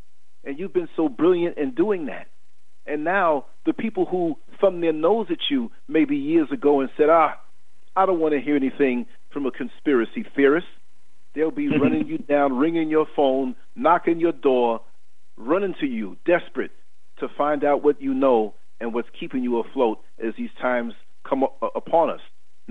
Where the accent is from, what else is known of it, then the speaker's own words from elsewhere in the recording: Chicago, Illinois, United States; I'm from Chicago.